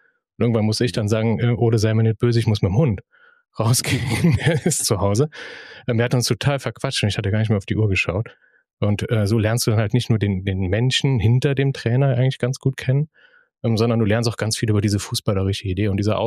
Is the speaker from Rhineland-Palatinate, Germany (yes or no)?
yes; Rhineland-Palatinate, Germany; so eine Mischung aus Trierer Dialekt, Saarländer Dialekt, Luxemburger Dialekt, bisschen Kölsch drin. Das ist das, wo ich herkomme. Das ist das nördliche Rheinland-Pfalz.